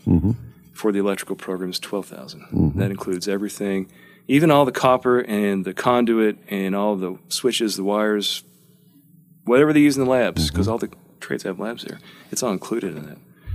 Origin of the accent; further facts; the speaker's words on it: Louisville, Kentucky, United States; But, I grew up in Louisville. I went to Male High School and mm-hmm. Went to Georgetown College for a year and then came to the University of Kentucky.